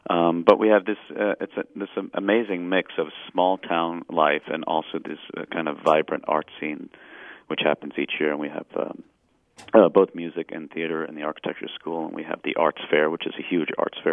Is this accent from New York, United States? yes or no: yes; New York City, New York, United States; I'm originally from New York City, and but I'm kind of an odd duck